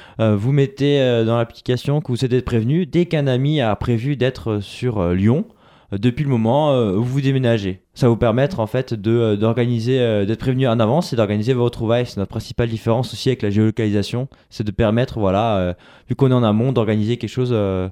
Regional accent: Luxembourg; now in Strasbourg, France; Et moi-même, je suis originaire de Luxembourg et depuis j'étudie sur Strasbourg.

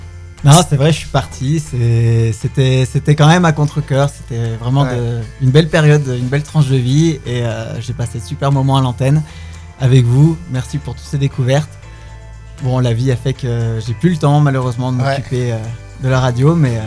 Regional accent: Grenoble, Auvergne-Rhône-Alpes, France; je suis grenoblois, puisque j'étais déjà grenoblois à l'époque.

